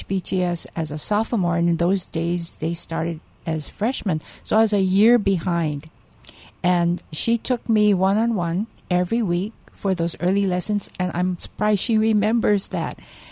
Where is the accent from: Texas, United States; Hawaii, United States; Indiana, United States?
Hawaii, United States; I grew up actually, my childhood was in Palolo Valley, so that I attended Aliolani School there.